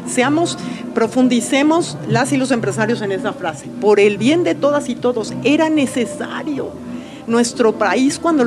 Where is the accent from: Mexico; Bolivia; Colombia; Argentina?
Mexico; los empresarios también somos pueblo de México